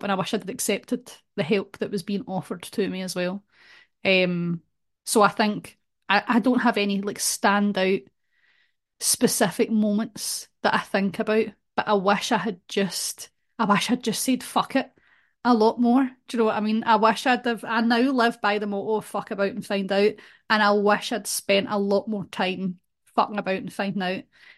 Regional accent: Glasgow, Scotland, United Kingdom; I'm Scottish. I grew up in Glasgow

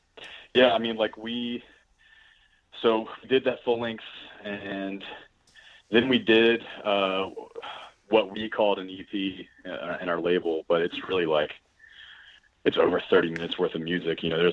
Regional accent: Birmingham, Alabama, United States; also born or lived in Montgomery; now in Nashville, United States; Yeah, so I was born in Montgomery, Alabama, then moved here as a kid in Birmingham. Grew up here.

